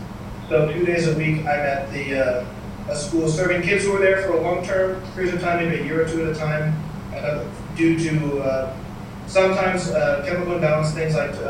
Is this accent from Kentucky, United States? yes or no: no; Binghamton, New York, United States; I'm from Binghamton originally, so definitely not a city boy.